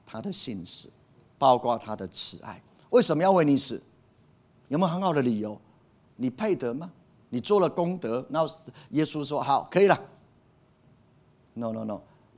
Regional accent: Taiwan; 然后把福音传给我们台湾人，我们要非常感动跟感恩。

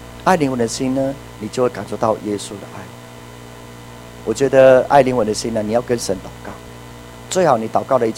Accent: Puli, Nantou County, Taiwan; 我回到我的故乡埔里

